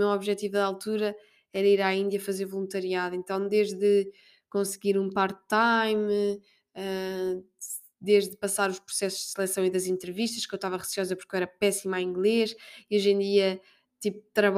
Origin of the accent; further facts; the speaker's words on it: Portugal; a gente vem de Portugal